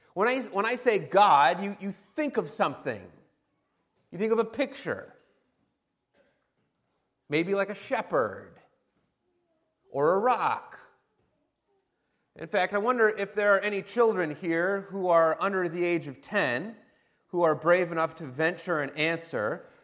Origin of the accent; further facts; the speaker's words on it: Detroit, Michigan, United States; now in Dubuque, United States; We come from Detroit, Michigan, so we are also adjusting to Dubuque life.